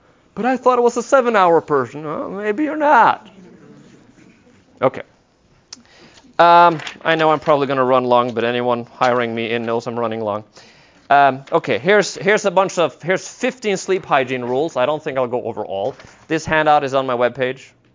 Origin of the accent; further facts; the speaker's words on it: Norway; accent: Norwegian; English is a second language; I grew up in Norway. Yes, that's where my accent is from.